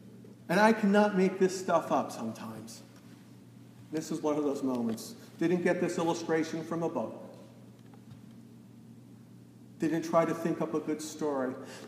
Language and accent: English; Massachusetts, United States; And it didn't matter that I was from Massachusetts.